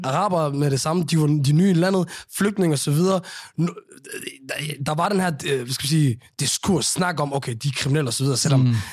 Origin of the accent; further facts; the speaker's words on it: Aarhus, Central Denmark Region, Denmark; når de så spørger om, hvor jeg er fra, så mener de jo bare, hvor jeg er fra i landet. Hvor i, når det er Jylland, så kan jeg sige Aarhus.